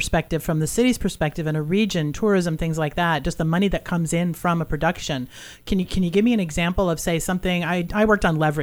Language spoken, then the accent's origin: English; East Coast, United States; It's like I'm from the East Coast, but when I'm in Texas, man, I can slide right into that drawl.